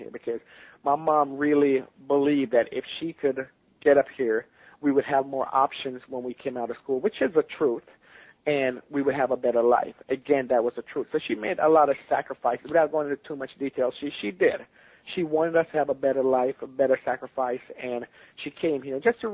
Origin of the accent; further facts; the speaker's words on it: Kingston, Surrey, Jamaica; I was born and raised in Kingston, Jamaica.